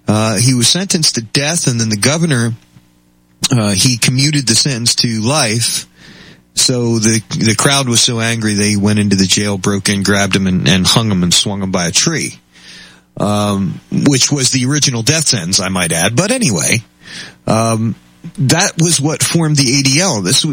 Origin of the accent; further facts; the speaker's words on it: Scotland, United Kingdom; I am Scottish, but I'm part Italian, you know.